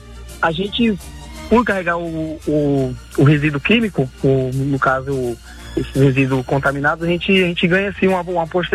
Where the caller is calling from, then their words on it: Sorocaba, São Paulo, Brazil; Eu agora, exatamente, eu tô em Sorocaba, que eu sou motorista de caminhão, moro em Santa Isabel, São Paulo, interior.